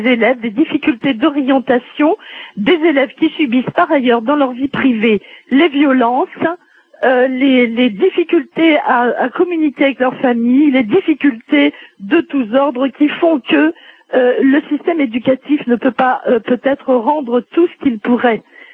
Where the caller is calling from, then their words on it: Guadeloupe; je suis directrice de CIO, je t'appelle de la Guadeloupe.